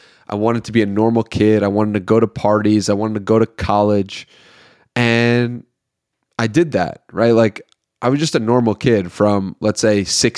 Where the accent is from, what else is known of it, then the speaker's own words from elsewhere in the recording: Long Island, New York, United States; But I came from New York, Long Island, New York.